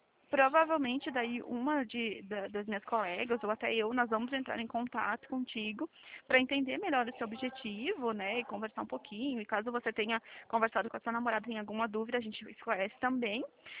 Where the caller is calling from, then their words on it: Caxias do Sul, Rio Grande do Sul, Brazil; Eu falo de Caxias do Sul, Rio Grande